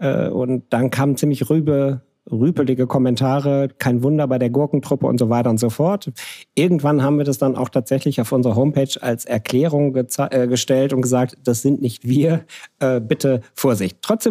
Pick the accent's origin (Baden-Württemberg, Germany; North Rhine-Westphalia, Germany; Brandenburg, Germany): North Rhine-Westphalia, Germany